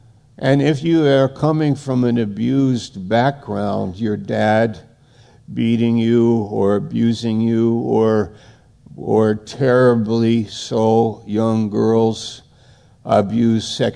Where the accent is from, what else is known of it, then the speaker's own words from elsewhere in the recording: New York, United States; And I'm from New York. And for some strange set of circumstances, I end up in Maine.